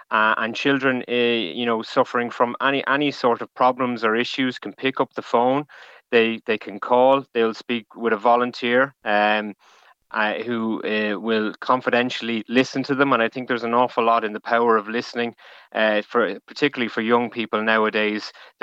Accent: Wexford, Leinster, Ireland; now in Dublin, Ireland; So I'm originally from Wexford, but I'm working with ISPCC Childline, based in the Dublin in the national office for the last number of years.

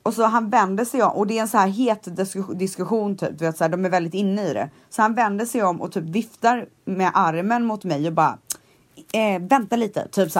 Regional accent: Sweden; när det står att jag är svensk och bor i Sverige på min profil.

